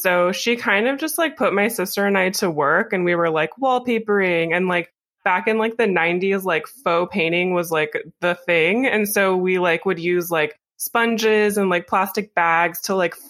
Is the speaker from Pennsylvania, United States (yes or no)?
no; Alaska, United States; I was born and raised in Alaska. So this is like just part of my lifestyle at this point.